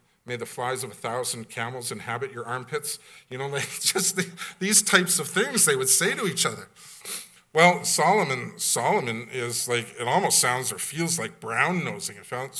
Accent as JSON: {"language": "English", "region": "Western Canada", "country": "Canada", "said": "Because I'm from the West, and we weren't big Trudeau fans. In fact, I lived in Salmon Arm, BC"}